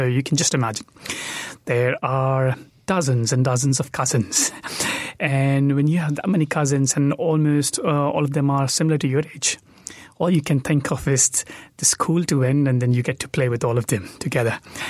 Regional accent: India; now in New Zealand; I'm originally from India. I've moved to New Zealand late in November 2024 and has been here about a year and 9 months.

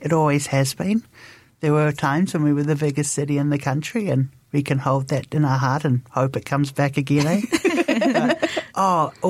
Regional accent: Dunedin, Otago, New Zealand; I'm Dunedin. I'm proud. I've got family roots in South London overseas, but my mum's family have been here generations.

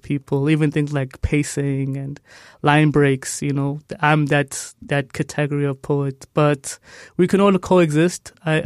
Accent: South Africa; I'm a South African poet. I write for South African audiences

